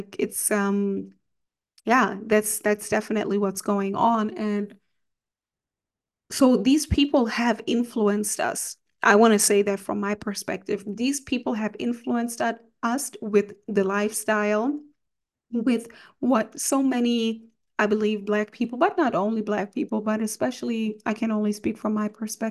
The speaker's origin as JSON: {"language": "English", "country": "Germany", "tie": "born or raised there", "said": "Even though I was like, I grew up in Germany, I really was more around the black and brown people, hip hop, and yeah, hip hop, R&B, creative scene."}